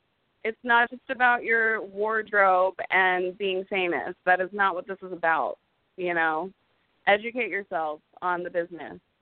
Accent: California, United States; I actually grew up in Silicon Valley, the Bay Area.

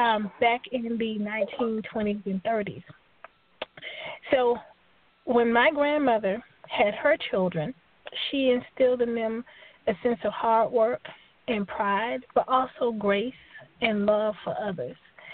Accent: Miami, Florida, United States; we were born and raised in Miami, Florida.

